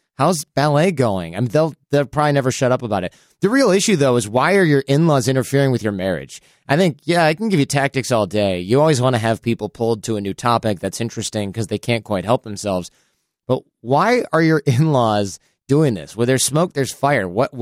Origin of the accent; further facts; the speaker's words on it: Midwest, United States; I grew up in the Midwest, right? I've lived in New York, LA.